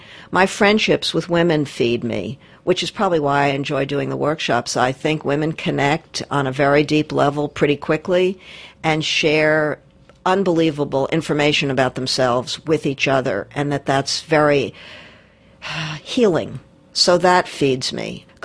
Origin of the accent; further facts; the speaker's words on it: New Jersey, United States; Well, I'm actually from New Jersey. I lived in the suburbs